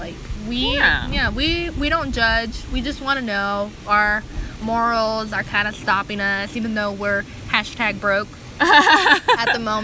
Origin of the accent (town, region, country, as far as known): Kansas, United States